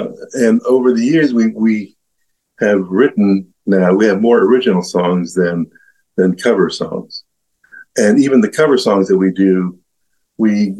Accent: Paramount, California, United States; it was a great town of Paramount in the LA County region, and I thought it was a great childhood. I grew up in Catholic schools

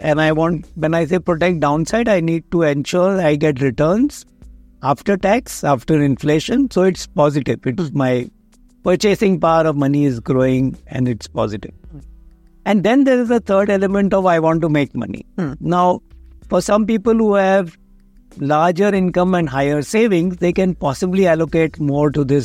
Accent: Mumbai, Maharashtra, India; I grew up in Mumbai

